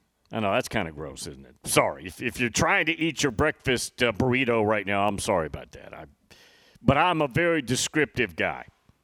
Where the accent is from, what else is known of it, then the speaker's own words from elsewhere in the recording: Tennessee, United States; That's pretty cool. I'm from Tennessee. I've never been to the Peabody in Memphis.